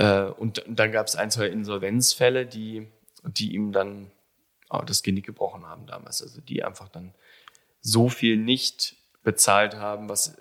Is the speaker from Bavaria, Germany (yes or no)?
yes; Bavaria, Germany; Und dann bin ich in Webams groß geworden, das ist ein kleines Dorf mit 7 Häusern.